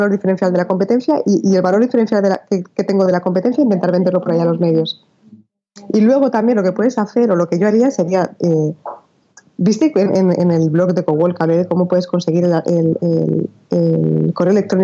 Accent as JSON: {"language": "Spanish", "country": "Spain", "said": "yo soy española"}